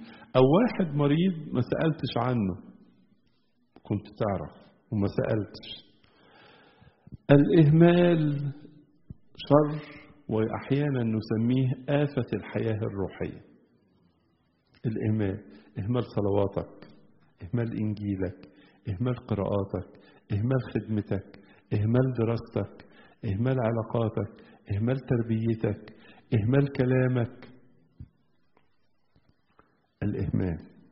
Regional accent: Egypt

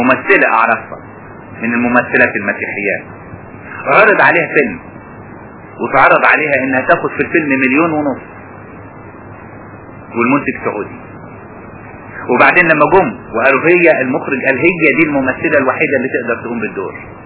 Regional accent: Asyut, Asyut Governorate, Egypt; اتنين تجار عندنا في اسيوط

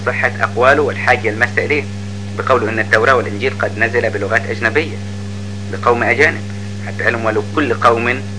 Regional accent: Upper Egypt, Egypt

